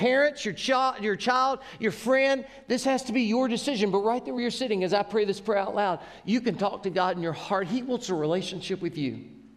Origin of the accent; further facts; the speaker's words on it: Inslee, United States; I grew up over in Inslee.